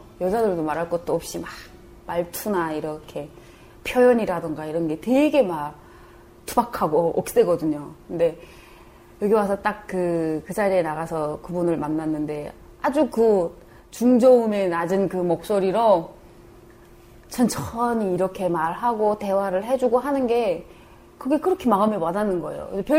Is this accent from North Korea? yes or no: yes; North Korea; now in South Korea; 저희는 북한 사람이라고 이제 온 지 얼마 안 되는 진짜 얼마 안 됐어